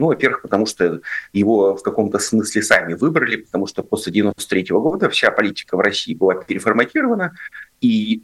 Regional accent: Kazakhstan; now in Yekaterinburg, Russia; Я приехал из Казахстана в 95-м году

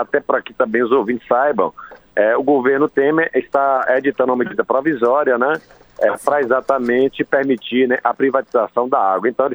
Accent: Bahia, Brazil; Nós somos da Bahia, então a gente veio aqui em Brasília

